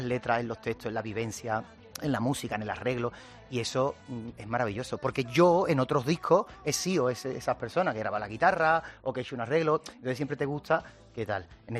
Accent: Cádiz, Andalusia, Spain

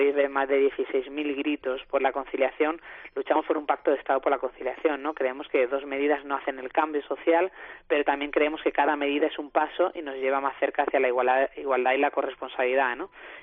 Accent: Málaga, Andalusia, Spain; inauguramos la gira del Malas Madres on Tour en mi querida Málaga, mi tierra

